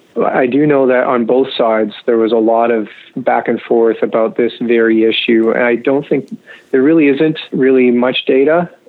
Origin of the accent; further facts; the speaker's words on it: Canada; this requirement on the part of the college violates our charter rights as Canadian citizens.